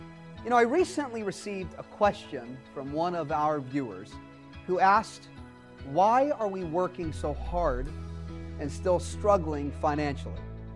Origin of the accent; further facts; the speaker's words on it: Atlanta, Georgia, United States; Empower Life Church, right here in my hometown, Atlanta.